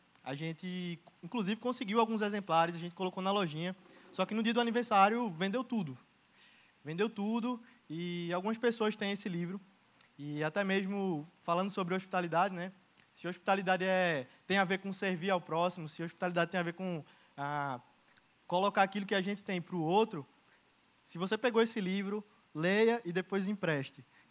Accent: Caruaru, Pernambuco, Brazil; moved away as an adult; Eu, um moleque com 19 anos, que era do interior, eu sou do Caruaru, então você sair do interior e morar em São Paulo sozinho, muito jovem.

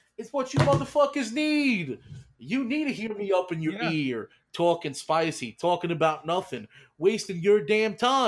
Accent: New York, United States; I'm from New York. New York.

